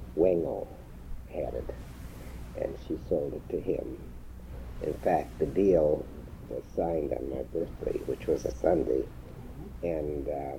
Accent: Madison, Wisconsin, United States; born there; I was born here in Madison, October 26, 1924.

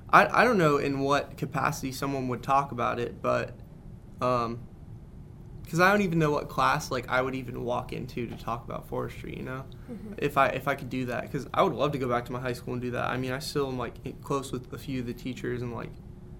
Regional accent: Las Vegas, Nevada, United States; Like, I'm from Vegas. Like, my parents work on the strip.

